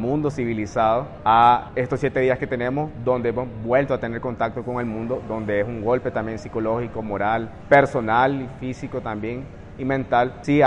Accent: Nicaragua; nosotros seguimos siendo nicaragüenses

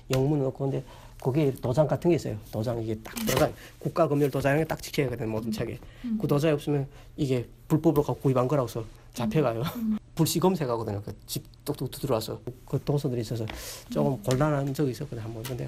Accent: North Korea; 북한에서 왔다는 걸 숨기기 위해서

